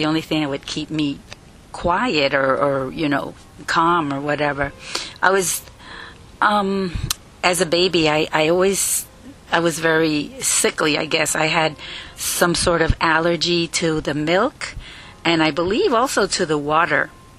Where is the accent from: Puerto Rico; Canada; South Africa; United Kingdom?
Puerto Rico; born there; I was about a year or two old. I was born in Puerto Rico